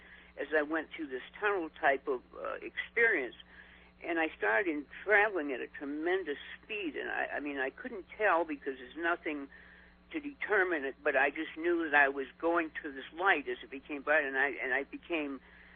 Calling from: Winchester, Virginia, United States; Hi, George. … I'm calling you from Winchester, Virginia.

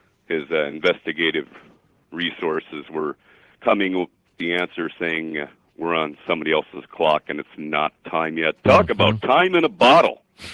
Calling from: San Diego, California, United States; I'm calling from San Diego, listening to 600 AM Kogo.

